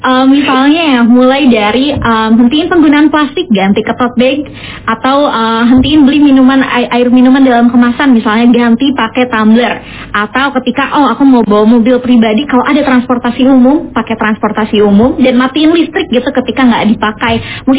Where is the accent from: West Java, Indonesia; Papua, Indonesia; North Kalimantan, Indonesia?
West Java, Indonesia; Sukabumi; Jadi aku tuh asalnya dari Sukabumi gitu ya.